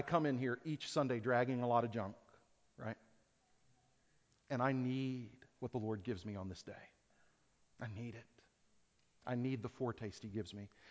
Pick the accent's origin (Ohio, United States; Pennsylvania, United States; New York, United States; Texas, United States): Texas, United States; Houston; I grew up in Houston, Texas.